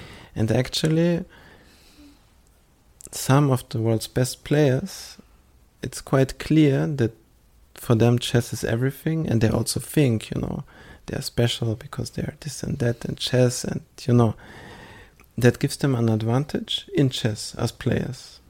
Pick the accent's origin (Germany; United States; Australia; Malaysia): Germany; I know how privileged I am growing up in Germany, living there